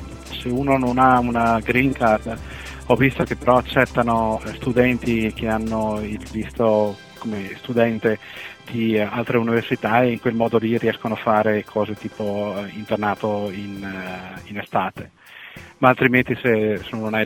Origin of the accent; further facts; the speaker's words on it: Trento, Trentino-Alto Adige, Italy; also born or lived in Rovereto; now in United States; Io sono nato a Rovereto, però diciamo, la mia famiglia e anche mia moglie siamo tutti quanti di Trento.